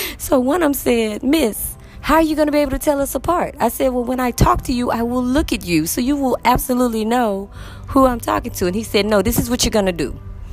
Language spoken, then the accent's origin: English; United States; I'm actually from America. I'm actually from the United States.